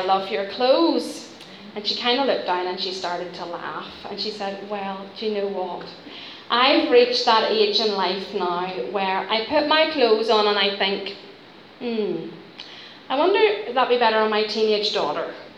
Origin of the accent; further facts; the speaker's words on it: Northern Ireland, United Kingdom; you can tell that I'm not from around these parts. I'm from, I'm from Ireland. Yeah, it's hard to hide that one, isn't it?